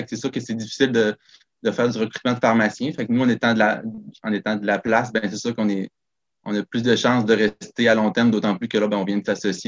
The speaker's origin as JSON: {"language": "French", "town": "Bergeronnes", "region": "Quebec", "country": "Canada", "tie": "born or raised there", "said": "Gabriel et moi, on est originaire de Bergeronne. Fait qu'on avait une opportunité de revenir s'installer dans le coin."}